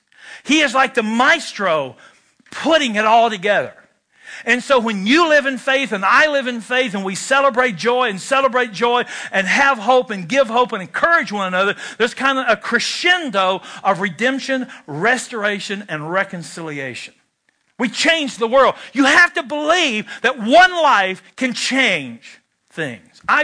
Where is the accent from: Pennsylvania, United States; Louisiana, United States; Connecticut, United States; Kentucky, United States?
Kentucky, United States; Now, see, I'm from Kentucky, where smoking is a spiritual gift.